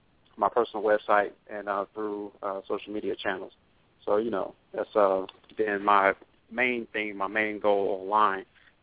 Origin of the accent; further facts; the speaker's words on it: Los Angeles, California, United States; now in Hawthorne, United States; I'm actually from the West Coast. Holler back in the West Coast. From Los Angeles, California. I live in Hawthorne.